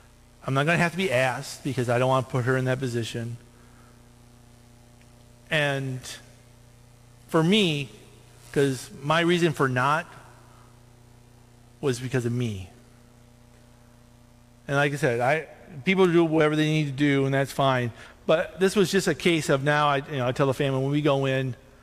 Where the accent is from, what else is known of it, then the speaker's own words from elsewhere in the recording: United States; I'm an American. I have a right.